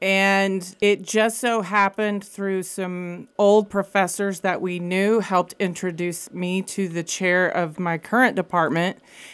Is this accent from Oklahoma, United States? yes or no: yes; Altus, Oklahoma, United States; Well, I am a Southwest Oklahoma kid, born and raised in Altus. I am a proud Bulldog.